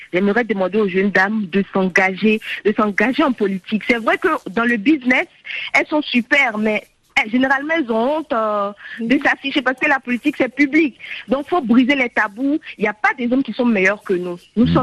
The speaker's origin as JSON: {"language": "French", "country": "Côte d’Ivoire", "said": "chez nous en Côte d'Ivoire, la situation de la femme, de la jeune femme a beaucoup évolué"}